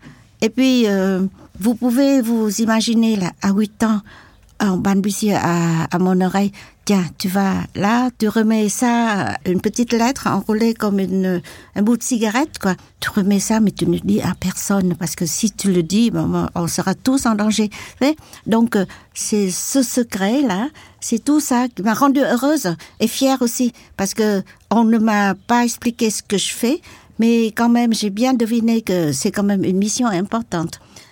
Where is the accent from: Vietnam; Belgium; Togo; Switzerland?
Vietnam; Can Tho; now in France; j'étais à Saigon. Mais mon village natal était pas à Saigon, mais à Cần Thơ, dans le delta du Mekong.